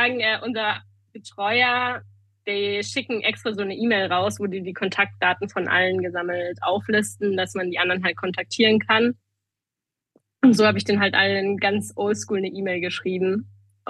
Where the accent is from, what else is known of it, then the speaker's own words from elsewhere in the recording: Munich, Bavaria, Germany; ich bin nie wirklich von daheim weg gewesen. Also ich meine, ich bin in München geboren, München aufgewachsen. Ich habe mich hier aus meiner Heimat nicht rausbegeben, groß.